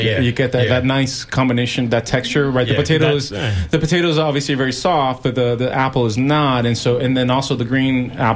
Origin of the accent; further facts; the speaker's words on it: Puerto Rico; So growing up in Puerto Rico, again, from elementary school to I graduated high school, ham is a big thing down there, right?